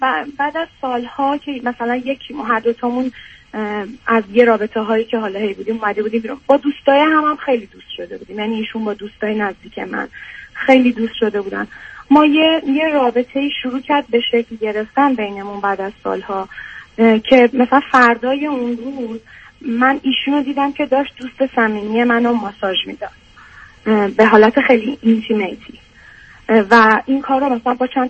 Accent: Iran; moved away; من خودم مثلا یه چیزی بوده 12 سال از ایران مهاجرت کردم

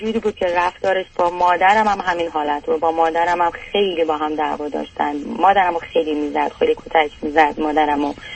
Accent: Iran; now in Canada; بعد از اینکه از ایران اومدیم.

